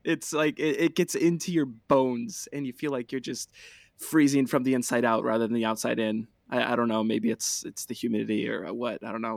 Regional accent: Napa Valley, California, United States; Yeah, so I grew up, born and raised in Napa Valley, California

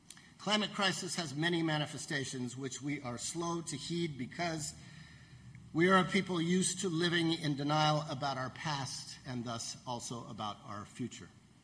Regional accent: South Pasadena, California, United States; now in Ventura County, United States; For one, I grew up in South Pasadena.

